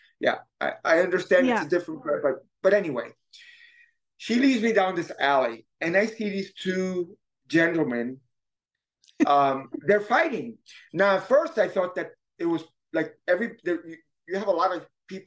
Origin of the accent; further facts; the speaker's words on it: Bronx, New York, United States; I was brought up in the Bronx in the 70s, right? So you may take the kid out of the city, but the city will always be in the kid.